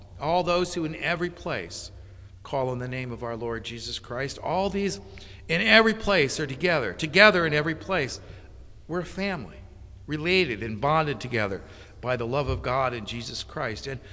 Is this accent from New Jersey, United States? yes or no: yes; New Jersey, United States; it was a terrible disability growing up in New Jersey in the shadow of the great years of the New York Yankees